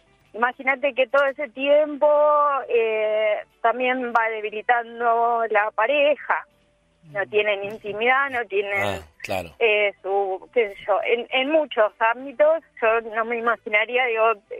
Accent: Temperley, Buenos Aires Province, Argentina; now in Tristán Suárez, Argentina; Yo somos de Temperley, yo ahora vivo en Tristán Suárez.

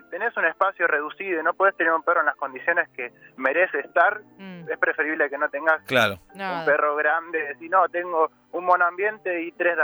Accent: Buenos Aires, Argentina; Ahora estoy en Villaluro, pero yo soy de Liniers.

